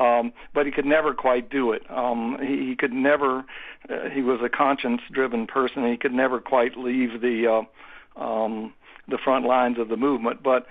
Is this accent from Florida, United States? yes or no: no; Atlanta, Georgia, United States